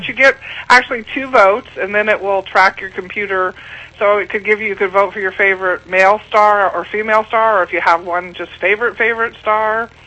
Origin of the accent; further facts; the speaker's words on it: Scotland, United Kingdom; Well, actually, I'm Scottish, and I don't know.